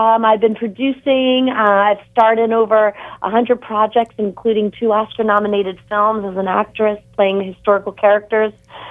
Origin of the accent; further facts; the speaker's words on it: Bethlehem, Pennsylvania, United States; born there; I was born in Bethlehem, Pennsylvania, not in a manger.